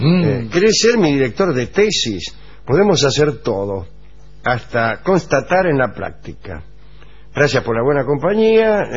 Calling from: Santiago, Santiago Metropolitan Region, Chile; de Santiago de Chile.

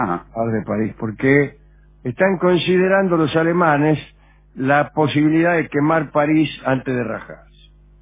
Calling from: Virrey del Pino, Buenos Aires Province, Argentina; de Virrey del Pino.

